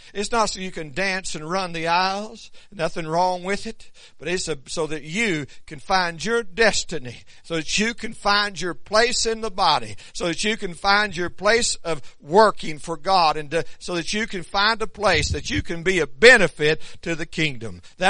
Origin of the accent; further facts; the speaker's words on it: Tecumseh, Oklahoma, United States; I'm from Tecumseh or Tecumseh, however you want to say it. I am not from Pink.